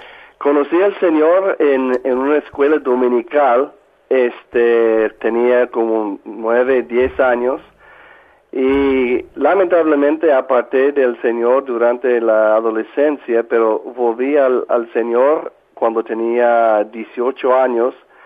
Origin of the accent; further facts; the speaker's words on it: Washington, United States; Spanish is a second language; now in Spain; soy originario del estado de Washington, los Estados Unidos. Provengo de una familia no cristiana y desde 2003 estoy viviendo en la bella ciudad de Granada. Me he hecho granadino aquí en España.